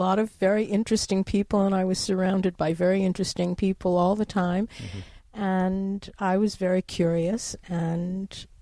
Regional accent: Hollywood, California, United States; also born or lived in New York; I was born in New York. I was transported to Hollywood at a very young age

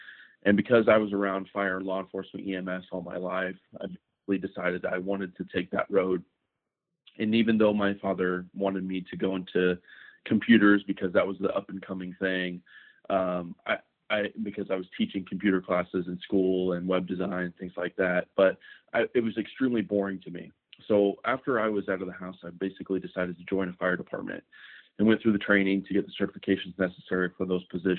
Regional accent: Midwest, United States; So my father basically was an emergency management coordinator for a county where I was growing up in the Midwest.

